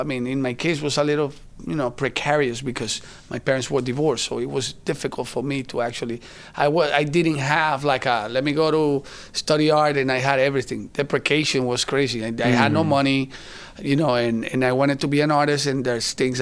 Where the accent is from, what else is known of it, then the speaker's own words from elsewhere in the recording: La Guaira, Venezuela; now in United States; Well, I was born in Venezuela, you know, and came to the U.S. in 1996.